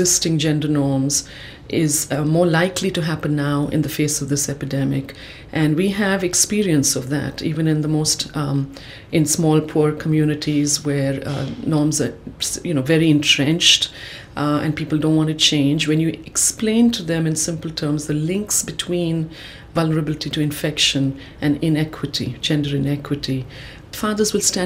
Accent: India; I come from India, and it's got entrenched gender norms

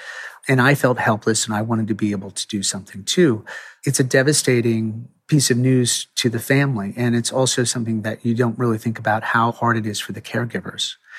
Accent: Turner, Maine, United States; When I grew up in Turner, we actually had a doctor who would come visit you with a bag

